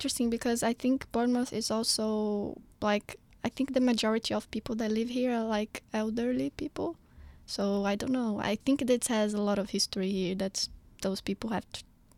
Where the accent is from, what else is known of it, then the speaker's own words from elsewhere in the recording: Brasilia, Federal District, Brazil; English is a second language; I'm from Brasilia, and it's really in the middle of the country, so we don't have sea, but the closest thing we have to water is an artificial lake that they built there. It's very nice, it's very beautiful